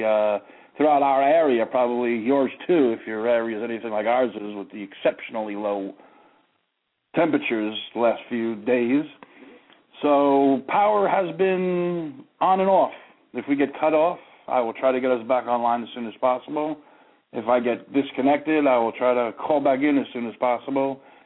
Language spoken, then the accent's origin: English; Jackson Heights, New York, United States; I am from Jackson Heights. Jackson Heights is represented or in the house or whatever you want to say